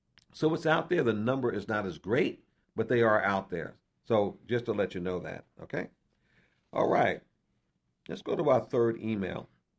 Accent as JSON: {"language": "English", "region": "New York", "country": "United States", "said": "I'm from New York. These are police officers that also walk the beat."}